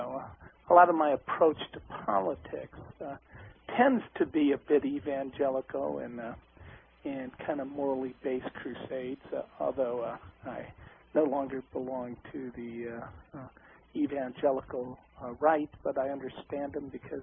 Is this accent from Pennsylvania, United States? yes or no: no; Detroit, Michigan, United States; born there; I was born in Detroit, Michigan, back in 1955.